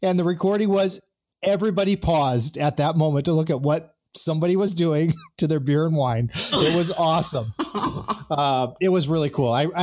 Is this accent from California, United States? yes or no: yes; San Diego, California, United States; I figured, hey, I'm from San Diego.